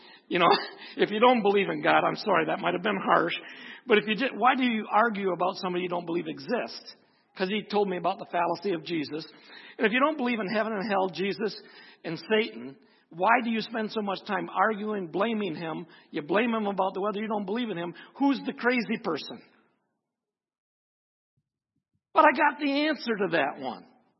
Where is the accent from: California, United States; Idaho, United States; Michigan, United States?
Michigan, United States; Onaway; Then I moved from Kalkaska back to my hometown in Onaway